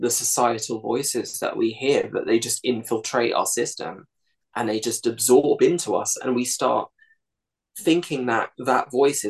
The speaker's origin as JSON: {"language": "English", "region": "England", "country": "United Kingdom", "said": "fitting into this country and just kind of assimilating in this world that it was all about, well, we're English, we're English, we're English, but we have brown skin."}